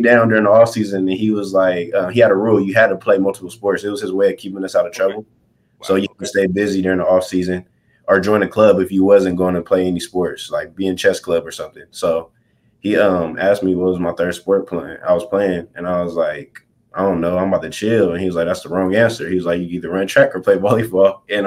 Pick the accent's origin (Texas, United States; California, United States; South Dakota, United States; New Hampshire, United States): California, United States; So I'm from Southern California. So we have males volleyball.